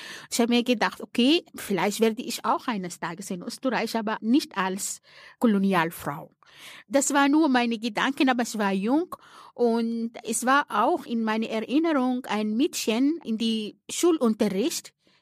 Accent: Sudan; German is a second language; now in Austria; Es gab natürlich einen Grund, warum ich vom Sudan weg, was ich mir niemals vorgestellt habe, dass ich den Sudan verlassen musste. Ich habe dort studiert

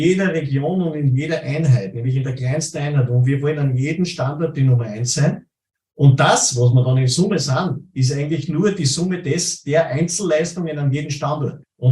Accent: Salzburg, Austria; ich bin aus Bleinfeld bei Salzburg

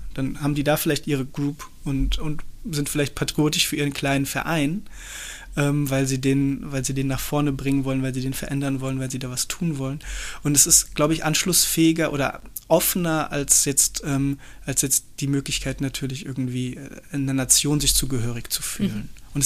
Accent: Frankfurt, Hesse, Germany; Also ich bin ja Frankfurter. Also ich bin ja hier geboren, aufgewachsen, nicht richtig weggekommen.

